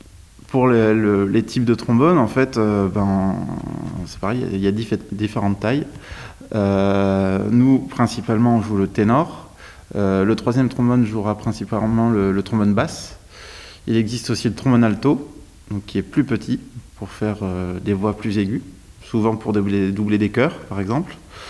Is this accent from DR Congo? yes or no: no; Hauts-de-France, France; je suis ch'ti aussi. Donc, dans le Nord, il y a énormément, énormément d'harmonie.